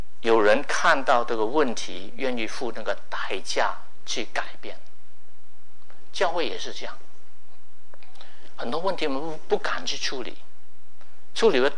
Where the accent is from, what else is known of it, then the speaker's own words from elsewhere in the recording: China; 比如我们中国人那个传统文化呢